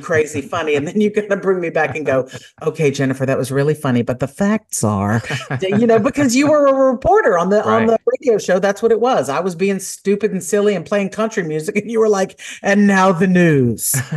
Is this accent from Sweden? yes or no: no; Lake Charles, Louisiana, United States; Mike and I have known each other for years. We're both from Lake Charles, Louisiana, and we worked in radio together.